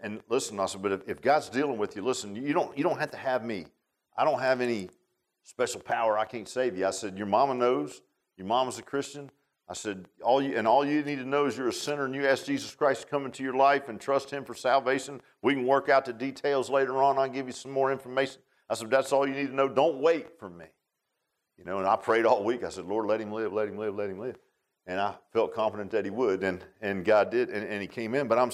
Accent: Virginia Beach, Virginia, United States; That Virginia Beach shooting, I grew up in Virginia Beach, is near and dear to my heart.

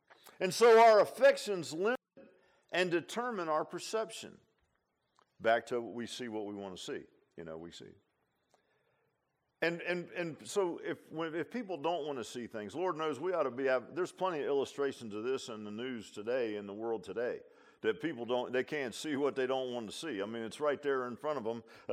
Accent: Virginia Beach, Virginia, United States; Lo and behold, I grew up in Virginia Beach

